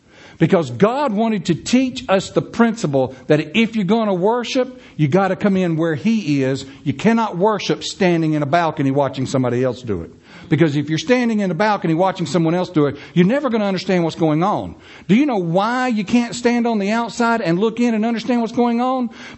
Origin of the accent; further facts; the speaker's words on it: Charlotte, North Carolina, United States; And he said to me, where are you from? I said, North Carolina. He goes, really, where? I said, Charlotte.